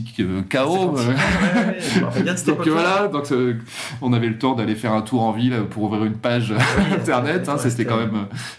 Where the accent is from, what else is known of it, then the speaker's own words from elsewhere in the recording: Hauts-de-France, France; Je viens du Pas-de-Calais, d'un petit village, c'est le village où oublier ces petites villes qui ont disparu, avec la désindustrialisation